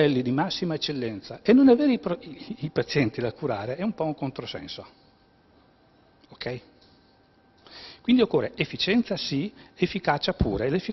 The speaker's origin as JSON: {"language": "Italian", "town": "Vicenza", "region": "Veneto", "country": "Italy", "said": "io provengo da Vicenza, ci chiamano Maniagatti, come i vicentini."}